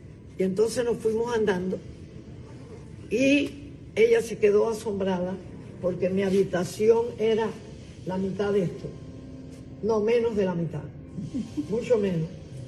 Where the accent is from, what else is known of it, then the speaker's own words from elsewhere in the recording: Cuba; moved away; also born or lived in Madrid; Yo estaba viviendo en Madrid. Yo salí de Cuba para Madrid. Y estaba viviendo en Madrid.